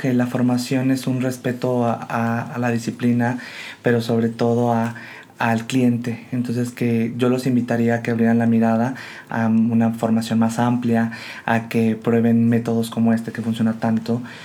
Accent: Durango, Mexico; soy de Durango y me dedico al trabajo con niños y adolescentes

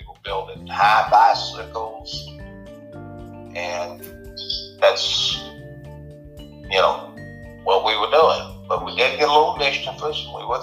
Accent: Montgomery, Alabama, United States; Montgomery, Alabama.

